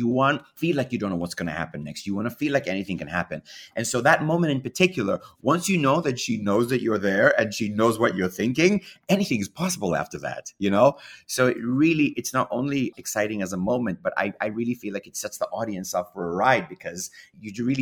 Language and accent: English; Kenya; now in United States; because I grew up in Kenya